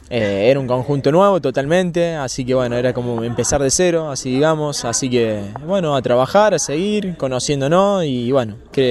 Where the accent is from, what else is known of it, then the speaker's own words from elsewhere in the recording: Río Tercero, Córdoba, Argentina; Oriundo acá de Río Tercero.